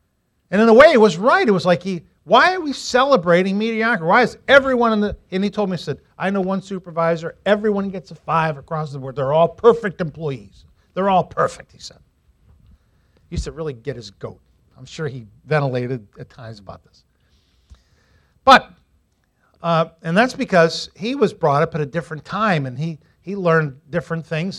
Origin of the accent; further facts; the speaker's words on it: Agawam, Massachusetts, United States; Now, I grew up in Agawam, Massachusetts, played Little League from the time I could remember.